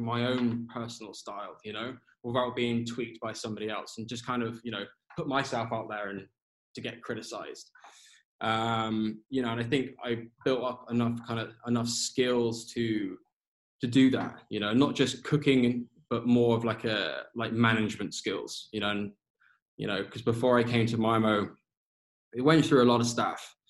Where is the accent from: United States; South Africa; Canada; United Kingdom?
United Kingdom; England; my wife's Danish and obviously I'm English